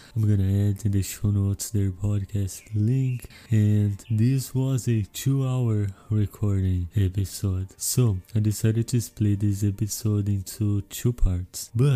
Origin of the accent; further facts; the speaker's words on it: Brazil; I'm from Brazil. I live in a small town in the countryside of Brazil, and I started this podcast back in May of 2020.